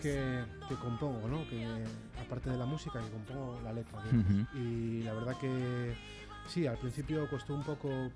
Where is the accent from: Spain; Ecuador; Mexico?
Spain; Asturias; Concretamente en Asturias, de donde yo soy, evolucionó desde finales de los 70 a principios de los 80